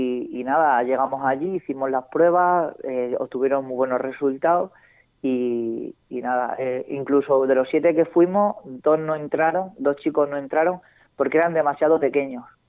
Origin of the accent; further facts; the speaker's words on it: Extremadura, Spain; como deportistas extremeños, pues representar también a nuestra región, ¿no?